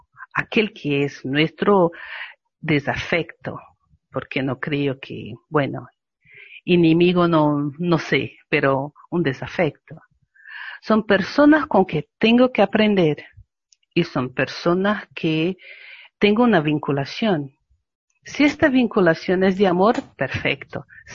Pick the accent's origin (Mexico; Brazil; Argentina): Brazil; Soy de Brasil, así que también me impacta lo de Amazonia